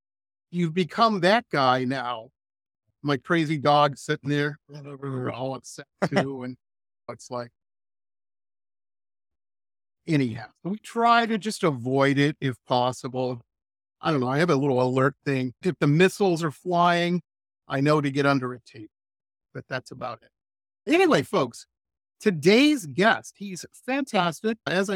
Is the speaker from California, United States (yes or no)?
no; Detroit, Michigan, United States; But growing up, I grew up in Metro Detroit